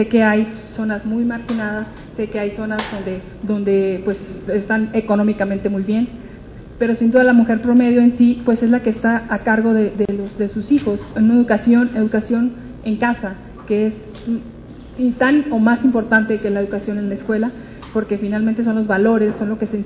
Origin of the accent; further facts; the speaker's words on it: Tijuana, Baja California, Mexico; yo soy de Tijuana, Baja California, viajo cada semana 3 horas de venida, 3 horas de regreso.